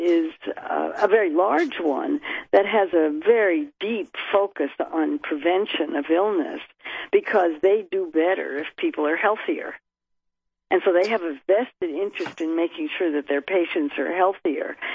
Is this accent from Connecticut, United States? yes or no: no; California, United States; I grew up in Kaiser because I grew up in California, and we were members of Kaiser